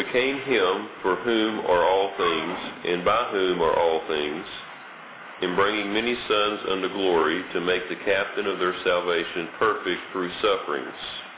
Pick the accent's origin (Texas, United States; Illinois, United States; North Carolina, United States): North Carolina, United States; Asheboro; We're from Central North Carolina in Asheboro near the State Zoo area.